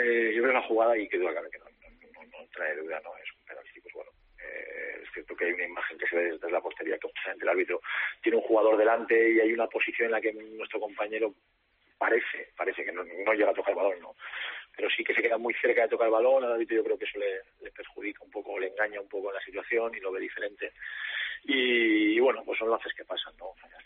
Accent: Aragon, Spain; Hombre, porque yo soy un maño

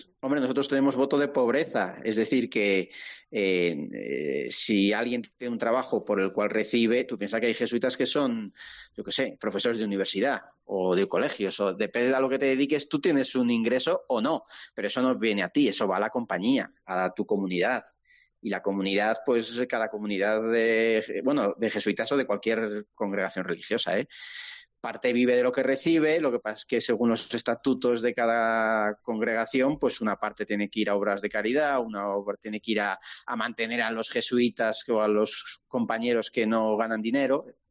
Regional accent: Valladolid, Castile and León, Spain; De Valladolid.

